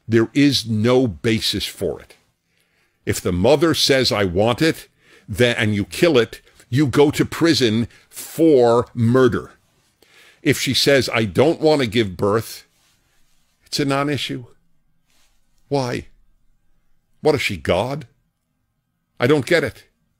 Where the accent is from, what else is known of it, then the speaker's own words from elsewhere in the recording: New York, United States; born there; I was born in New York, a Jew, and went to Columbia.